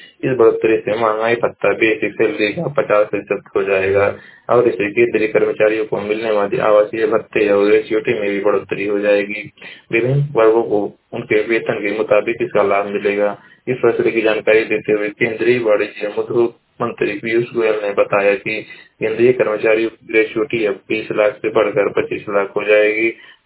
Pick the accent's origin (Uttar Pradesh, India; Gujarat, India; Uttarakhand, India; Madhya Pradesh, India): Uttar Pradesh, India; मैं जिला महाराजगंज का निवासी हूँ।